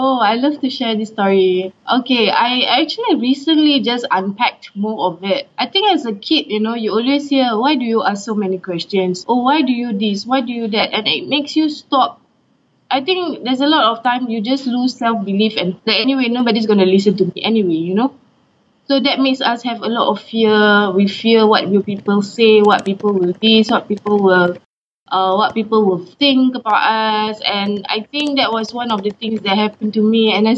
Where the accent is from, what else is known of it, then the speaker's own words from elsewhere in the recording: Singapore; Okay, I am from Singapore.